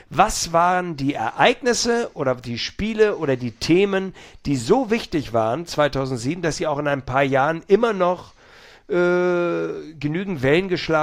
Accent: Northern Germany, Germany; wir sind ja Norddeutsche

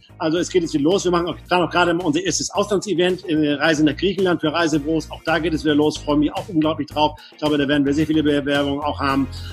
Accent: Bornholm, Capital Region of Denmark, Denmark; oder ich bin auf Bornholm groß geworden, deshalb nehme ich die All-Inclusive-Kreuzfahrt.

